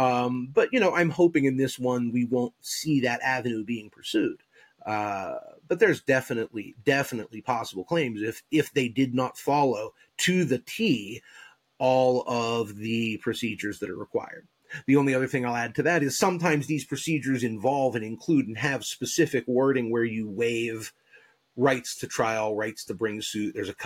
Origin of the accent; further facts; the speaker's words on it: United States; But I'm an American. I watch the Olympics relatively jingoistically.